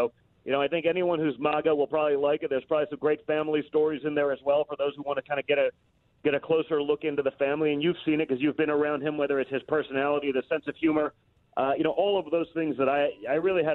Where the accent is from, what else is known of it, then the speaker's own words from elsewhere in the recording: United States; For me, as an American, it's an amazing to watch someone who's willing to take on that establishment